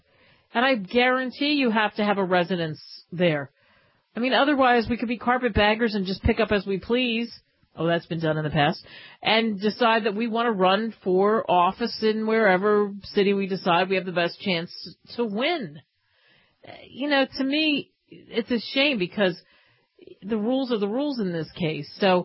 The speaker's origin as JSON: {"language": "English", "region": "New Jersey", "country": "United States", "tie": "born or raised there", "said": "You know, I grew up in Jersey. Am I living there right now? When was the last time I lived there?"}